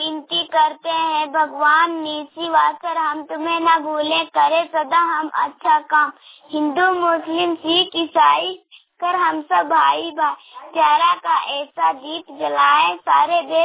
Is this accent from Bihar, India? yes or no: no; Baghedi, Jharkhand, India; मैं बघेड़ी का रहने वाला हूँ, जिला गिरिडीह।